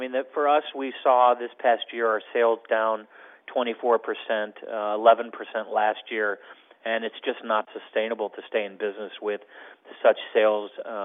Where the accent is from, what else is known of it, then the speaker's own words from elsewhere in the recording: St. Louis, Missouri, United States; I'm also born and raised in St. Louis and grew up in this neighborhood as well.